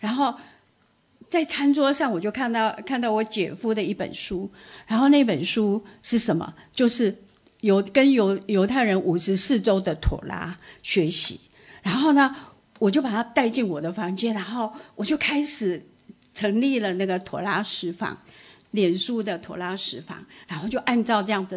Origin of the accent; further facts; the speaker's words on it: Taiwan; born there; 谁叫你把我生在东方这个台湾哈，都吃猪肉。